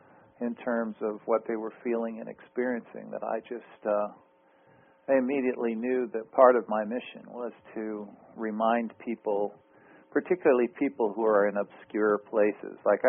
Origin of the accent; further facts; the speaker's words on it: Long Beach, California, United States; the school where I grew up in Long Beach, California, Woodrow Wilson High School